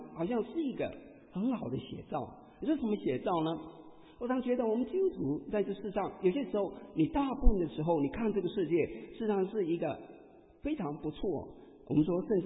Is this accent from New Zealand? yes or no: yes; Auckland, New Zealand; 各位，你知道我是从新西兰来，我从奥克兰，所以要跟你谈一谈我的国家。